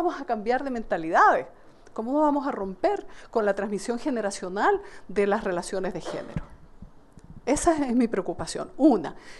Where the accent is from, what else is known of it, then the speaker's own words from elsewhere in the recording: Nicaragua; Yo vengo de Nicaragua